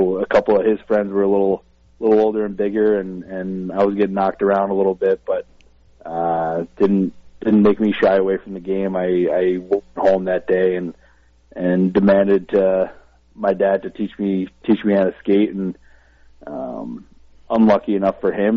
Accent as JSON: {"language": "English", "region": "New Jersey", "country": "United States", "tie": "born or raised there", "said": "It was one of those things that growing up in New Jersey, especially when I was a kid, hockey in New Jersey definitely wasn't what it was now."}